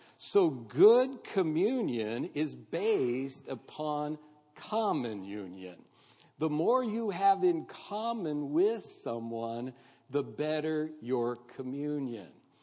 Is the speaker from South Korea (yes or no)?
no; United States; But I have to because I'm, you know, I'm from America. So we have to rehearse.